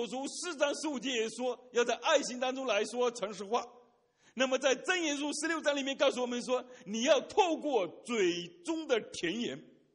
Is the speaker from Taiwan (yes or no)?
no; China; 那我是中国人嘛，我挺谦卑的。